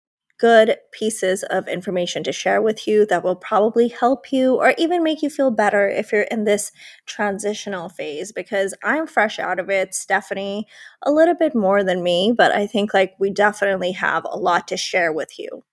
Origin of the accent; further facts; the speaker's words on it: Pakistan; moved away as an adult; now in United States; I grew up in Pakistan, for those of you who don't know. I was there till I was 19. And then after high school, I moved to the US for undergraduate.